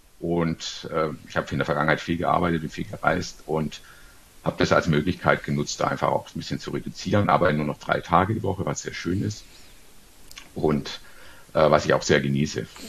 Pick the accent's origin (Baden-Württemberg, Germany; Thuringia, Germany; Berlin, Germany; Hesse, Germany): Baden-Württemberg, Germany; Ja gut, ich komme aus dem Stuttgarter Raum, da gibt es natürlich alles, Fußball, Handball, Volleyball.